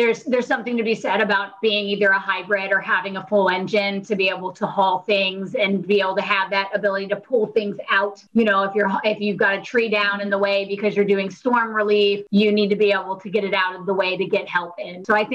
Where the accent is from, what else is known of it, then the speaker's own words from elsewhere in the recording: the South, United States; I grew up in the South and we would do, you know, we ate shrimp and we'd go shrimping and get crawdaddies